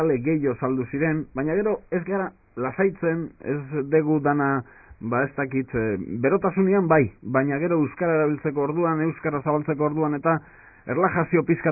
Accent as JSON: {"language": "Basque", "region": "Basque Country", "country": "Spain", "second_language": "Basque", "said": "ni ere aita izan naiz, biak arabarrak, euskara ikasi genuen, baina ni behintzat, nire kasuan ez nintzen euskaldun zaharra."}